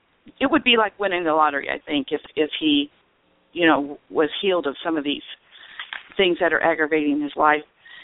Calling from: Illinois, United States; I'm from Illinois.

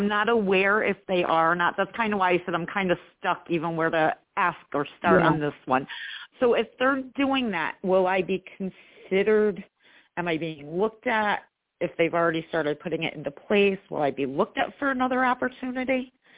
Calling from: New York, United States; I'm in New York.

